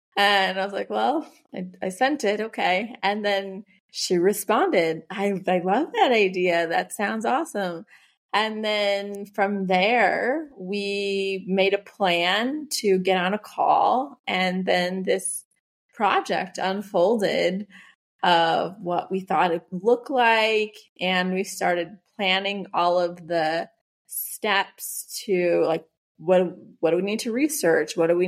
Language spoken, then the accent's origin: English; United States; now in Mexico; I'm from the United States. I'm living in central Mexico with my family.